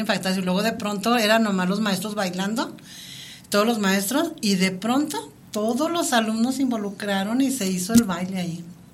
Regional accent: Durango, Mexico; Es muy bonito cuando te preguntan de dónde eres, de Durango, y dónde queda eso. Pues allá al norte del país de México.

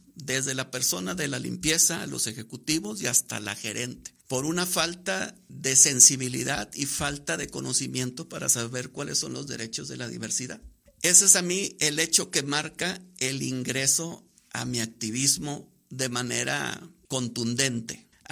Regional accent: Culiacán, Sinaloa, Mexico

